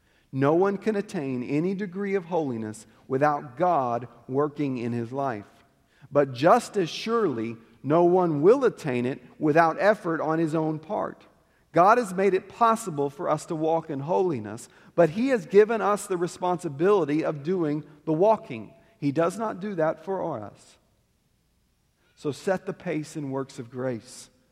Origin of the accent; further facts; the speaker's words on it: United States; We don't set the pace because we're American and that's what we do.